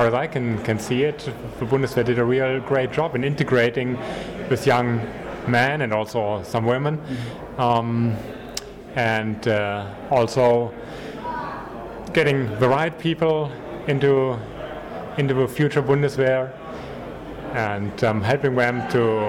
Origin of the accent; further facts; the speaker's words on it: Aachen, North Rhine-Westphalia, Germany; English is a second language; originally I'm from Aachen, which is in the far west of Germany, in the area of Cologne. It's a really old city, going back to Charles, Charles the Great.